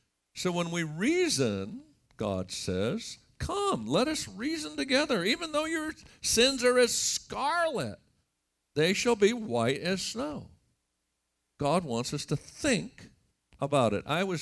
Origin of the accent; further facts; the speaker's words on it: California, United States; now in Namibia; I grew up in California. We don't even have rivers out there. And we don't have any rivers in Namibia.